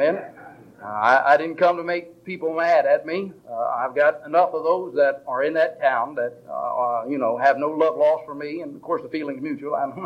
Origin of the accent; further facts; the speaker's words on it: Ohio, United States; accent: Southern drawl; I'm originally from Ohio, but I've been down south so long, people say I speak with a southern drawl.